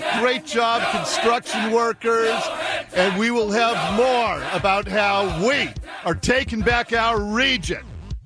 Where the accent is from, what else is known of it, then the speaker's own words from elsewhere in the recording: Ballard, Washington, United States; it was my next door neighbor when I was growing up in Ballard